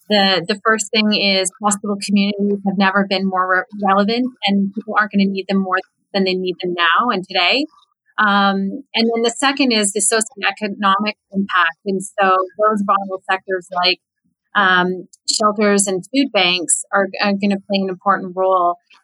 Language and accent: English; Canada; at the root, we're Canadian.